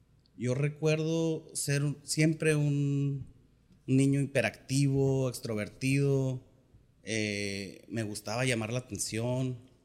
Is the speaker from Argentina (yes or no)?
no; San Luis Potosí, Mexico; Soy hijo de una familia de 5. Radico aquí en San Luis, soy de aquí de San Luis.